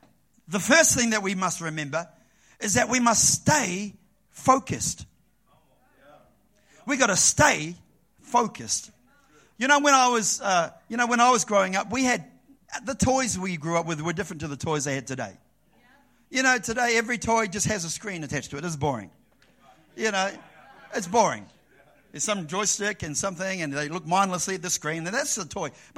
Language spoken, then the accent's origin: English; New Zealand; You know, I grew up in New Zealand.